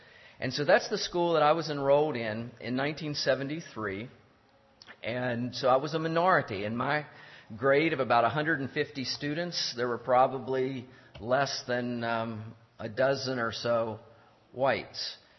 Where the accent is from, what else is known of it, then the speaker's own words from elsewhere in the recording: Barnwell, South Carolina, United States; also born or lived in Harrisonburg, Virginia; I was born in Harrisonburg, Virginia. Went to a small Mennonite school, and there were around 100 students there. But between first and second grade, our family moved to South Carolina.